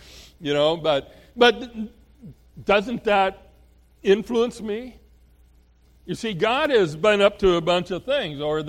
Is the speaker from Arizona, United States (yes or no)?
no; Oregon, United States; born there; And for me, I was born in Oregon.